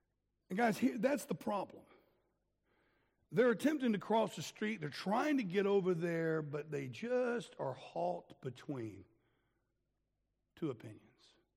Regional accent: Florida, United States; We used to chase them around when I was a kid growing up in Florida

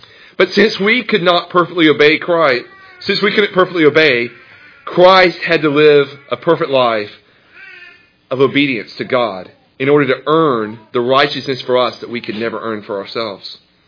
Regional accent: the South, United States; And I told you guys before, I grew up in the South. You can't find anybody in the South who's not going to heaven, right?

